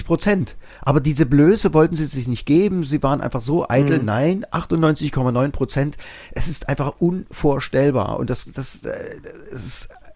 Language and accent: German; East Germany, Germany; aber wir Ossis, inklusive ich, wir wollten einfach das Westgeld haben, wir wollten die D-Mark haben